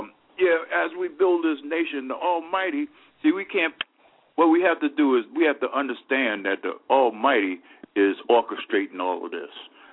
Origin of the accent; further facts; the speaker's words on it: Atlanta, Georgia, United States; I'm from Atlanta, Georgia.